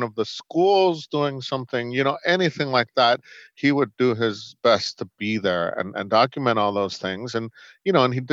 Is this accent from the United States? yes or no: yes; New York City, New York, United States; as a young Chinese American boy growing up in New York City's Chinatown.